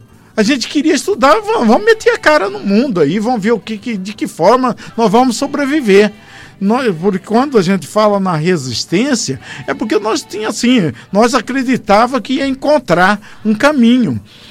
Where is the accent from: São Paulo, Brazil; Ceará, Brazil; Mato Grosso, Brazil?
Mato Grosso, Brazil; Vila Bela; Agora, voltando a falar da minha geração, que nós saímos de Vila Bela para Cuiabá para estudar naquela época, era tão difícil.